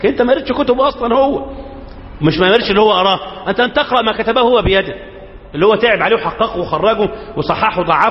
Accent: Egypt; تعليم إيه اللي عندنا في مصر ولا في العالم الإسلامي كله على بعض؟

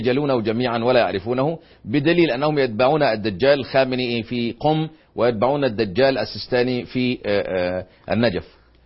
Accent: Egypt; خالص عندنا في مصر ما فيش هذا الأمر على الإطلاق،

